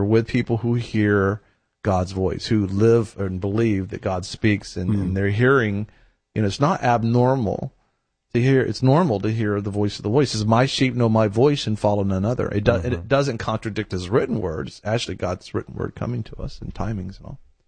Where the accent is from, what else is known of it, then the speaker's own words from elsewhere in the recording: Houston, Texas, United States; I'm from Houston, Texas.